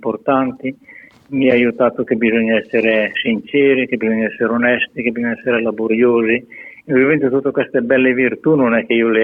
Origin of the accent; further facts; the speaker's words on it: Brallo di Pregola, Lombardy, Italy; born there; io sono nato a Bralo di Pregora, sull'Appennino Pavese, in provincia di Pavia. E quando sono nato nel 37